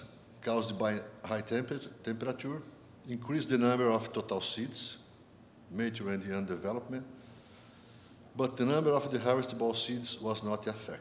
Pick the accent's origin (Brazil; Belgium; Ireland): Brazil; from Brazil, University of São Paulo.